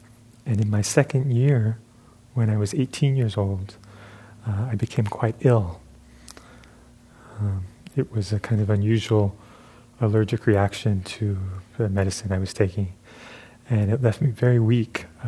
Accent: Brooklyn, New York, United States; born there; I was born in Brooklyn, New York. Anyone from Brooklyn?

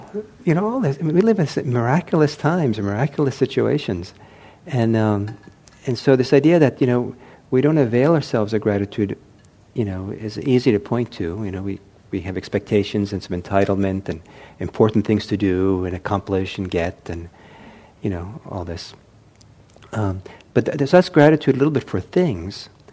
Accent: Italy; now in Redwood City, United States; When I grew up in Italy, and back in the 1960s

